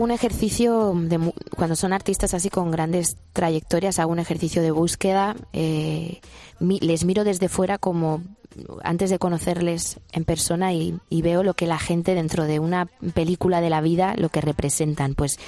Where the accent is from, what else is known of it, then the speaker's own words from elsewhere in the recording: Spain; soy española por el mundo